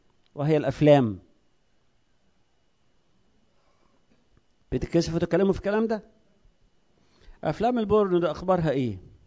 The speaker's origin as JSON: {"language": "Arabic", "country": "Egypt", "said": "وإحنا كمصريين معذرة يعني قبل الجواز نتوزن بالكيلو وبعد الجواز نتوزن بالطن"}